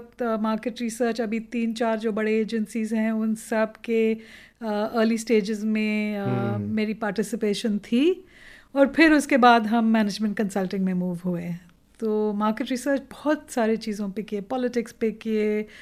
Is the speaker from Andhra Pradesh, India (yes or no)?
yes; Andhra Pradesh, India; first language te; now in Mumbai, India; मेरी मातृभाषा तेलुगु है। मेरा ससुराल महाराष्ट्र में है, मायका है आंध्र प्रदेश में।